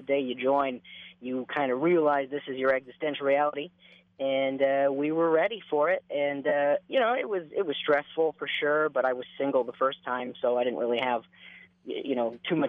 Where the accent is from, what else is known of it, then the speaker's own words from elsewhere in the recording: Las Vegas, Nevada, United States; Las Vegas, Nevada.